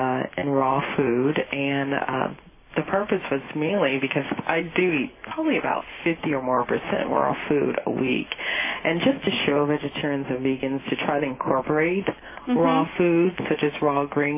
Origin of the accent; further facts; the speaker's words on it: New Jersey, United States; Yes. I grew up in North New Jersey.